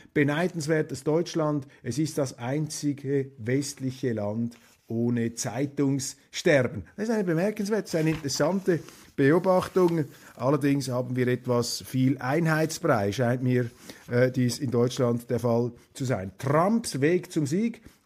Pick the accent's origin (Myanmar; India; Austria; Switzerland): Switzerland; Als Schweizer finde ich das im Grunde begrüßenswert.